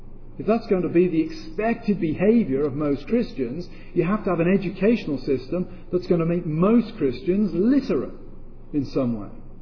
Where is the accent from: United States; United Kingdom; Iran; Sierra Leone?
United Kingdom; I'm British, not German.